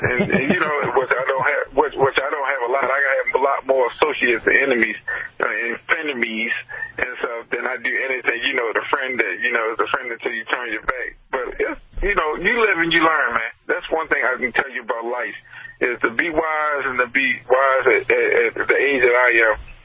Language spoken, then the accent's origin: English; United States; You know, I'm an American.